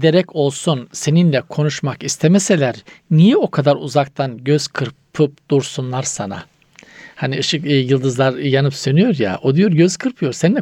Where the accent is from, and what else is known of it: Black Sea Region, Turkey